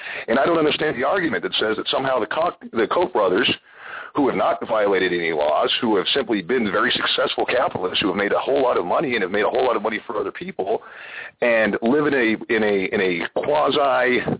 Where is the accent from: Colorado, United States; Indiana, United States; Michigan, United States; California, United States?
Colorado, United States; if you look at Jefferson County in Colorado, which is my home state